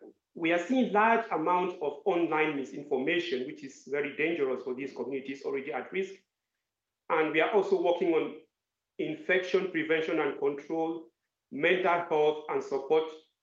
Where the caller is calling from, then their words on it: Bujumbura, Bujumbura Mairie, Burundi; I'm speaking from Bujumbura, Burundi